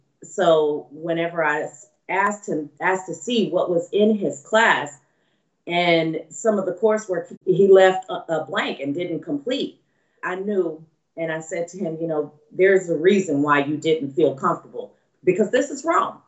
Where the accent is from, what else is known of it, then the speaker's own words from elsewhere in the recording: Houston, Texas, United States; You know, I'm in Houston now. This is my hometown.